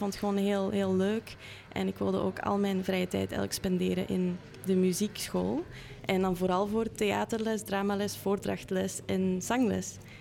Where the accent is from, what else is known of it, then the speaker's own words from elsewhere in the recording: Turnhout, Flanders, Belgium; born there; Turnhout.